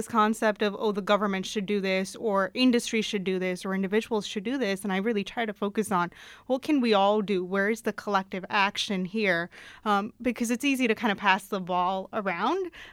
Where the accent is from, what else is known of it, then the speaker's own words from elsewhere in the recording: India; I come from India